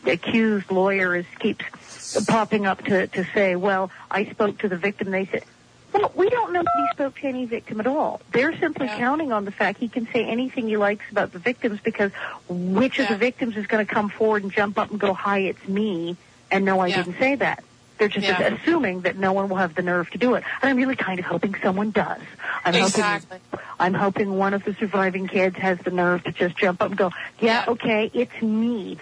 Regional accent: New York, United States; born there; I was born in New York, and when I was about 18, I did fill out paperwork because my family, my parents had retained their Canadian citizenship, and so I am technically dual.

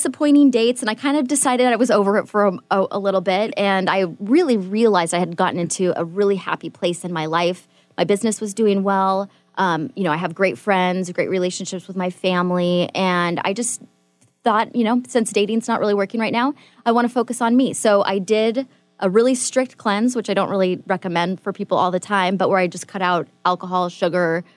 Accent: Seattle, Washington, United States; I moved back to Seattle, which is my hometown. I'd been living away for 10 years

